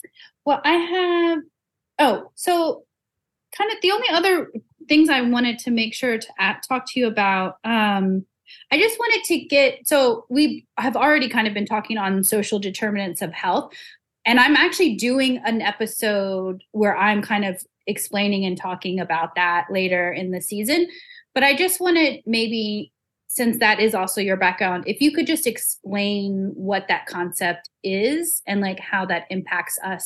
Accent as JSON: {"language": "English", "region": "Louisiana", "country": "United States", "said": "maybe because I'm Cajun, that isn't something that I really think about"}